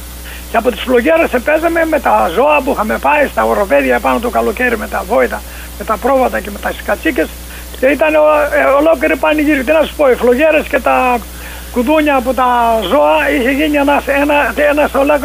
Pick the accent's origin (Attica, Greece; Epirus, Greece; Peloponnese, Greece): Peloponnese, Greece; Kefalinou; Το χωριό μου λέγεται Κεφαλινού, που βγάζει ανθρώπους κεφάλι μενού, είναι κάτω στη Μεσσηνία. 20 χιλιόμετρα από την Καλαμάτα.